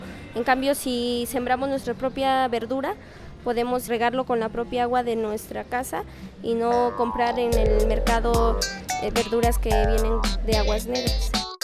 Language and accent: Spanish; San Miguel Jaltepec, Oaxaca, Mexico; vengo de San Miguel, Jaltepet